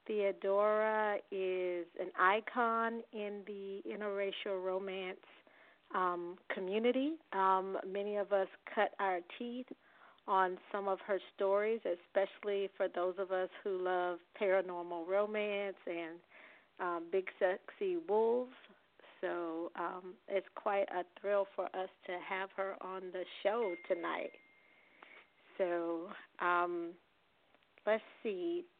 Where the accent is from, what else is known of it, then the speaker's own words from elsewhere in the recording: Florida, United States; And I grew up in Florida, and I went to school in a small town, relatively small town called Tallahassee, Florida.